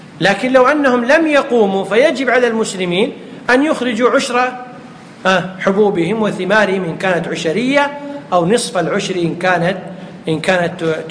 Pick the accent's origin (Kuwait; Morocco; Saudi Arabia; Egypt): Kuwait; يمكن يسميه عندنا في الكويت شو يسمونه